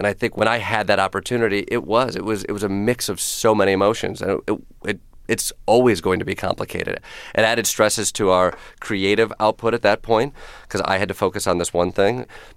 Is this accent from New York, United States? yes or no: no; Kalamazoo, Michigan, United States; When I tell people I'm from Kalamazoo, they're like, oh, that's a fake name. It's like, no, that's real.